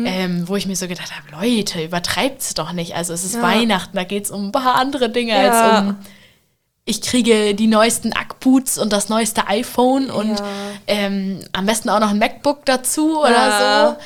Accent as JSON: {"language": "German", "town": "Vechta", "region": "Lower Saxony", "country": "Germany", "tie": "born or raised there", "said": "bei mir in meinem Heimatdorf in Vechta"}